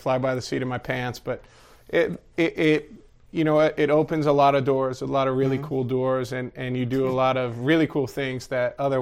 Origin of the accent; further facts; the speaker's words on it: Philadelphia, Pennsylvania, United States; I grew up in Philly. I mean, I was an Eagles fan